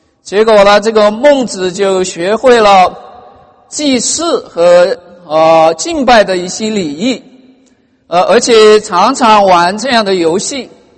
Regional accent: China

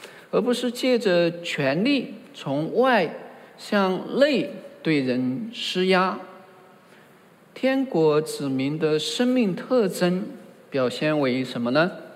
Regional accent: China; 我们中国人虽然告别君王好久了，但是依然深知他们如何对待事物。

